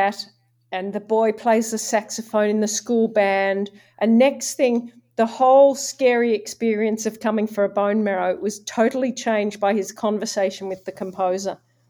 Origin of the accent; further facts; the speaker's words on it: Oxford, South East England, United Kingdom; born there; I was born in Oxford, so I'm English, really.